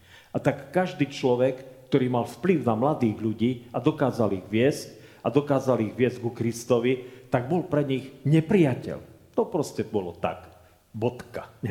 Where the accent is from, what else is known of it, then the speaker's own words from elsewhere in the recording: Košice, Košice Region, Slovakia; Keď som vyrastal v Košiciach na mládeži